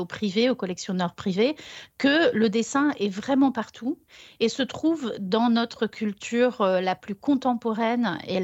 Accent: Portugal; moved away as an adult; moi, je suis une Portugaise née au Portugal, ayant vécu au Portugal jusqu'à l'âge de 18 ans.

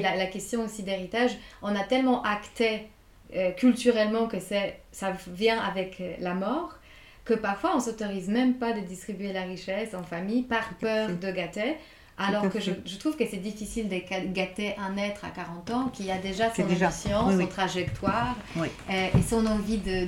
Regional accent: Poland; Moi, je suis polonaise

